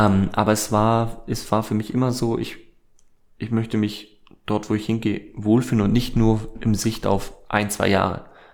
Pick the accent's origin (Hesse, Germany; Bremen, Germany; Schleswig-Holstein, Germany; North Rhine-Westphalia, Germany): Schleswig-Holstein, Germany; Als Schleswig-Holsteiner